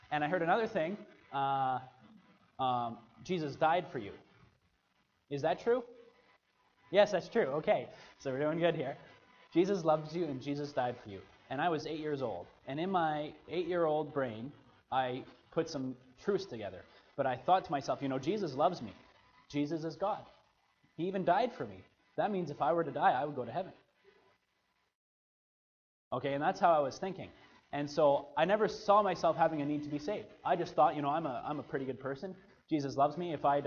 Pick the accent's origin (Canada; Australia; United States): Canada; Alberta; Now, I'm from Alberta. I'm an Alberta boy. I was born and raised. My family's been there for I don't know how many generations. About four generations or more.